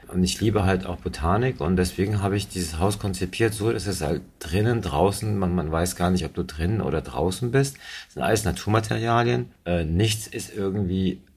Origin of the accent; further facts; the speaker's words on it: Germany; now in Monaco; weil wir sind ja eigentlich in Deutschland also geboren, aufgewachsen, waren auch da ganz glücklich und sind aber nach Monaco immer zum Urlaub gekommen.